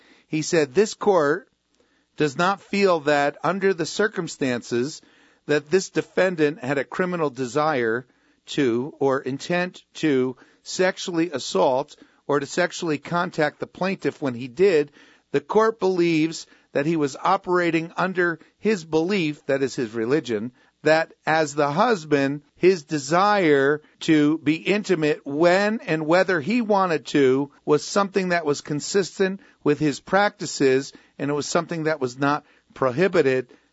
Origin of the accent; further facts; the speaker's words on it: New Jersey, United States; I grew up in New Jersey.